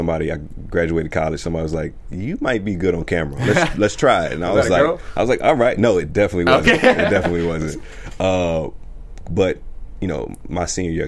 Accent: the South, United States; Listen, I'm from the South.

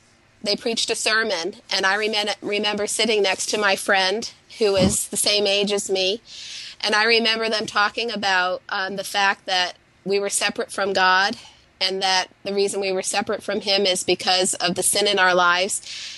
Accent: Brockton, Massachusetts, United States; born there; also born or lived in Nashua / Columbus / Cincinnati / Chillicothe; Yes, I was born in Brockton, Massachusetts, and from there my parents were transferred to the Salvation Army Church in Nashua, New Hampshire, and from there they were transferred to Columbus, Ohio

